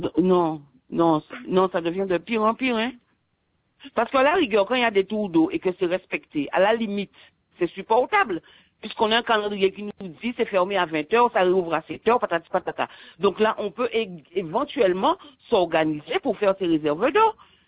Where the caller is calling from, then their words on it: Guadeloupe; Je suis arrivée chez moi en Guadeloupe depuis lundi dernier, le 27 juillet.